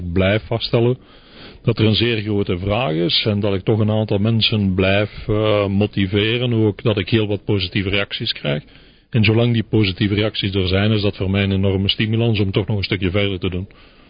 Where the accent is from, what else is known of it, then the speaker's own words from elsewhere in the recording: Belgium; We zijn Belg, we blijven Belg, dat gaan we nooit veranderen.